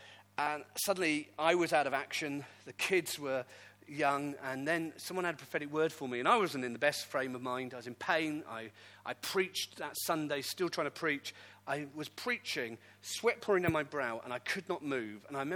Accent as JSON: {"language": "English", "region": "Wales", "country": "United Kingdom", "also_born_or_lived": "Manchester, England", "said": "And so I always say, \"Oh, I'm Welsh. I'm Welsh.\" And so I grew up with this. I'm Welsh. I'm Welsh. But I never kind of thought we'd ever come and live here."}